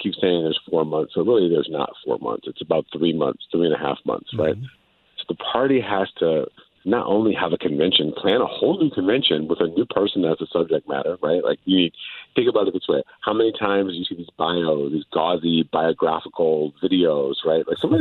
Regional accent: Michigan, United States; Gretchen Whitmer. I mean, she's absolutely my favorite governor in the country, not just because she's my home state governor

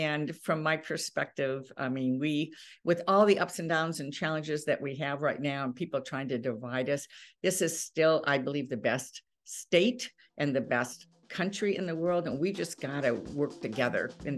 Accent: Michigan, United States; I'm born and raised in Michigan. And I'm definitely going to be here in Michigan.

